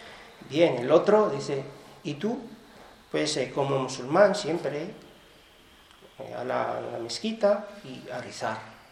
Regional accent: Philippines; Spanish is a second language; moved away; Yo, por cierto, vengo de Asia, de Filipinas

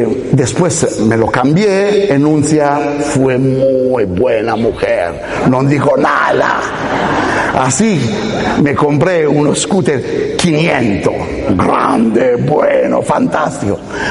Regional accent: Italy; Spanish is a second language; Soy italiano y vivo en Roma.

